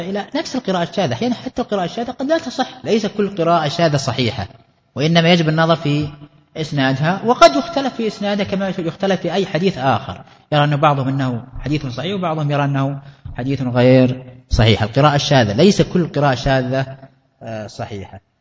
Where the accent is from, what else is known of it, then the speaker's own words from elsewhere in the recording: Najd, Saudi Arabia; ما أدري عندنا في نجد، ما أدري في الأماكن الأخرى